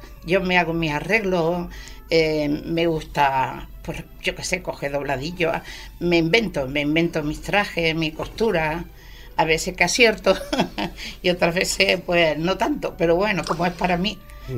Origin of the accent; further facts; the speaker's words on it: Cádiz, Andalusia, Spain; now in Arenys de Mar, Spain; A mí la playa, soy de Cádiz.